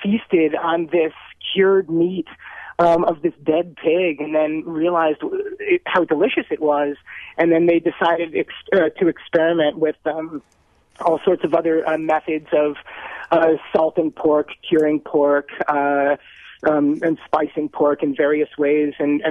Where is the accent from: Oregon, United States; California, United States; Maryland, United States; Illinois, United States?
Illinois, United States; Chicago; Having grown up in the Midwest, I am born and raised in Chicago